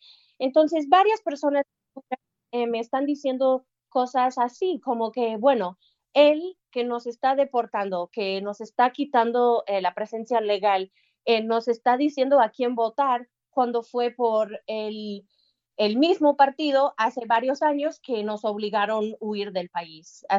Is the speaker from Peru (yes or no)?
no; United States; yo soy de los Estados Unidos, ¿verdad?